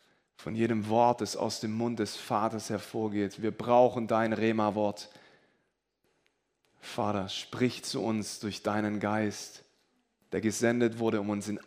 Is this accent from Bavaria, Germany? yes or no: no; Ostfildern, Baden-Württemberg, Germany; haben wir eine Gemeinde gegründet in Ostfildern, in meinem Heimatort.